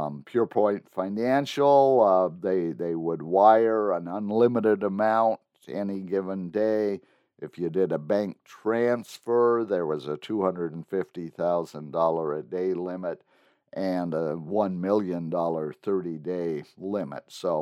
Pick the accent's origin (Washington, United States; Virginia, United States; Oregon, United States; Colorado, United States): Washington, United States; Colville; I'm from Colville, Washington, and yeah, I know. Eastern Washington's different